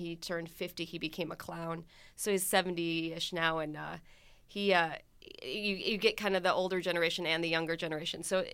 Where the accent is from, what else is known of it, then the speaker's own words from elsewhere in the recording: Illinois, United States; I grew up in Illinois, but I remember they had like these events that we'd go